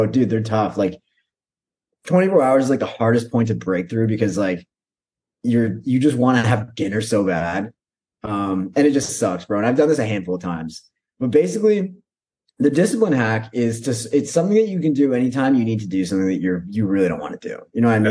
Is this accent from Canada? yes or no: yes; Canada; I'm as a Canadian, don't really know much about the culture